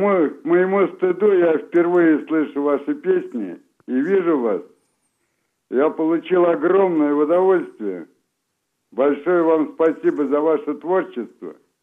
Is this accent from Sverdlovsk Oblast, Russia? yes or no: no; Moscow Oblast, Russia; Добрый день, я из Подмосковья.